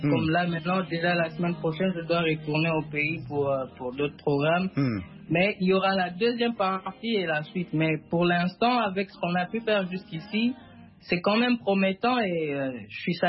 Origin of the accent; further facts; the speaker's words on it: North Kivu, DR Congo; Vous savez, chez nous au Nord